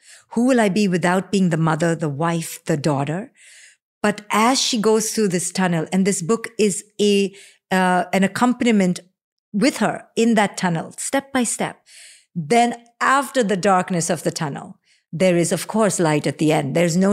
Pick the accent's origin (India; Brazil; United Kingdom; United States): India; you and I growing up in India in particular